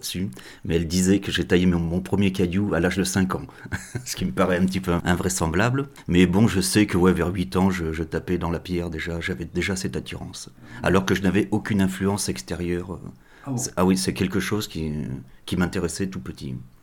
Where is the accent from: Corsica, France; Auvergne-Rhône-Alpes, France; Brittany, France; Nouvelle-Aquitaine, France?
Nouvelle-Aquitaine, France; Ruffec; Non, je suis originaire de Ruffec.